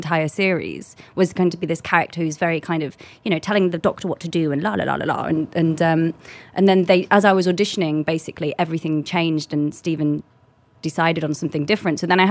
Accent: Blackpool, North West England, United Kingdom; I was born in a place called Blackpool, which basically is the Pleasure Beach

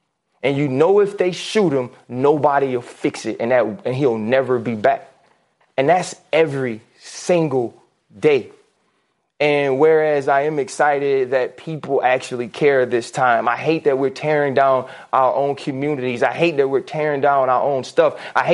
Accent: New Orleans, Louisiana, United States; born there; This is my freaking country. I was born in Algiers, New Orleans, Louisiana, the USA.

